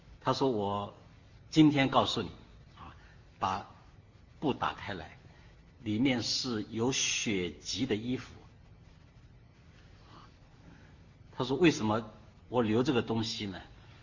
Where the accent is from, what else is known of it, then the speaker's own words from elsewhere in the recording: China; 我们中国人说事不过三嘛，对不对哈？